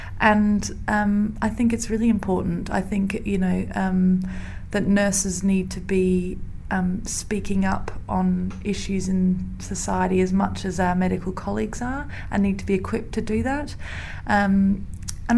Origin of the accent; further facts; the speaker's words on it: Australia; moved away as an adult; now in London, United Kingdom; I'm from Australia originally, and I nursed out there for a year. I did my training out there and then moved to London about 8 years ago now.